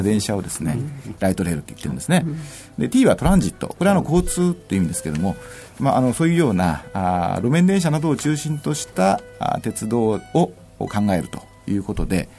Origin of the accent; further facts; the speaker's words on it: Nagasaki, Japan; born there; 九州長崎の生まれでして、